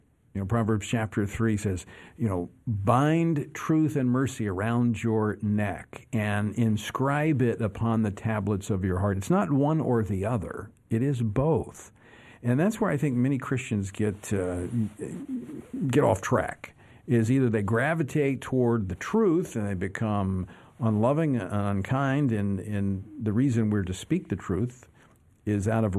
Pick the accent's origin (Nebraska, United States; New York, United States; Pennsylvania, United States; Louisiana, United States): Louisiana, United States; Baton Rouge; in my hometown of Baton Rouge, Louisiana.